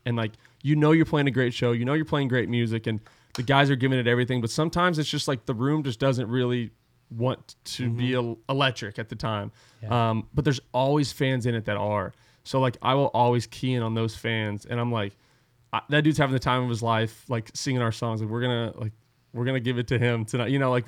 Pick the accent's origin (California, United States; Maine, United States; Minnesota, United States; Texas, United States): Texas, United States; I'm from Texas, so like, mm-hmm. and Astros is my team.